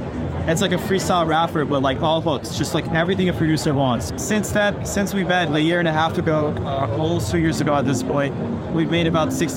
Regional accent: Columbus, Ohio, United States; It was just in my hometown of Columbus, Ohio.

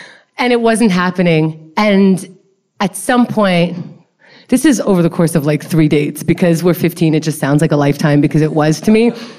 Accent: Queens, New York, United States; accent: Queens; much more Queens telling this story than I normally sound in real life. Please talk to me after so you can hear that. This is not my true accent. It's just the 15-year-old in me coming out.

